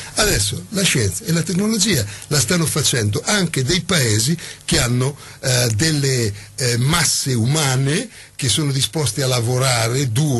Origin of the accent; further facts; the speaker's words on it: Bologna, Emilia-Romagna, Italy; born there; io sono nato a Bologna anche se ho passato tutta la mia vita fuori, sono nato a Bologna